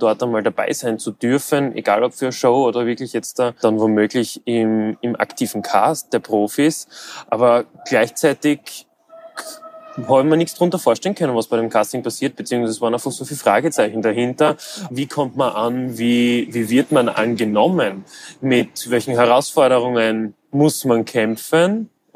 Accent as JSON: {"language": "German", "region": "Styria", "country": "Austria", "tie": "born there", "accent": "Styrian", "said": "bin 26, bin gebürtiger Steirer, wie man wahrscheinlich eh hören wird."}